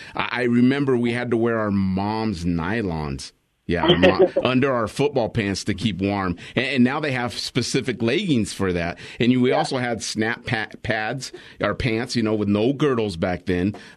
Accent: Wyoming, United States; So I can say the armpit of Wyoming because I'm from Wyoming.

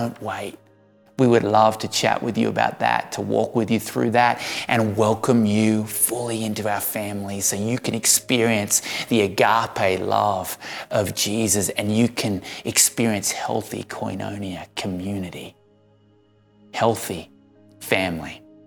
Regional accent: Hobart, Tasmania, Australia; also born or lived in Sydney; I've been a part of three churches in my 40 plus years, the church I grew up in Hobart, Tasmania

